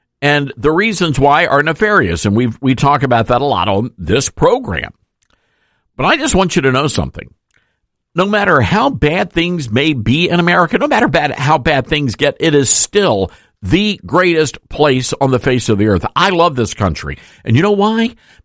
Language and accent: English; Memphis, Tennessee, United States; I didn't want to do that because I wanted to make my city, my hometown, the place of my birth. I wanted to make Memphis great again.